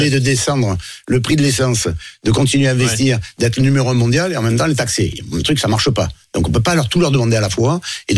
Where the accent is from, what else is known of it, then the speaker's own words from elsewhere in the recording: Provence-Alpes-Côte d'Azur, France; Nous, on est Provence, les Alpes et Côte d'Azur. Mais pour autant, je suis français. Fondamentalement français